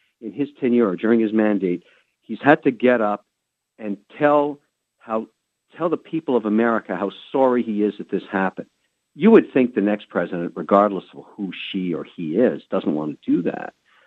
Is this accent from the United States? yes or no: no; Canada; because I'm a Canadian that's half Lebanese, half Irish